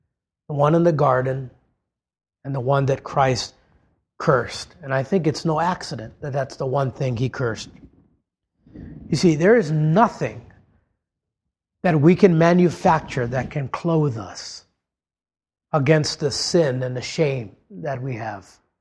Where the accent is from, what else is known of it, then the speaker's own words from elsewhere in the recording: Hawaii, United States; I grew up in Hawaii. There's banana leaves. I would have picked fig leaves.